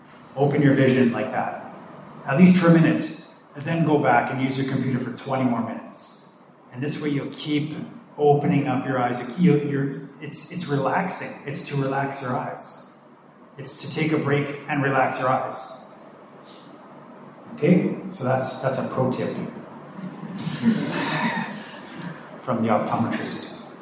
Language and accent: English; the Prairies, Canada; Now, I grew up in Canada in a place that's very wide open. They call it the prairies. So it's extremely flat land, okay?